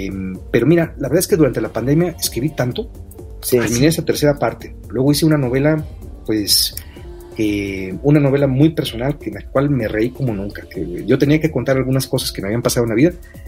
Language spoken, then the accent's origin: Spanish; Tampico, Tamaulipas, Mexico; porque habla de mi tierra, de Tampico, Tamaulipas. Exacto. De cosas que pasaron cuando yo era niño